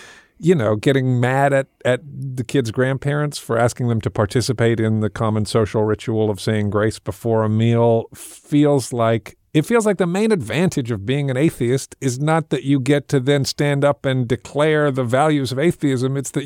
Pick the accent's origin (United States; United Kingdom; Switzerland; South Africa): United Kingdom; England; I'm an atheist, and my parents were atheists. I was raised an atheist, but I grew up in England, and I wound up going to Church of England schools.